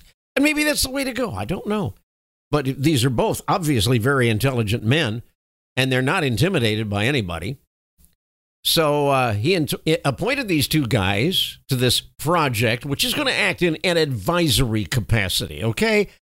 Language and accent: English; Texas, United States; Now, remember, I'm a Texan.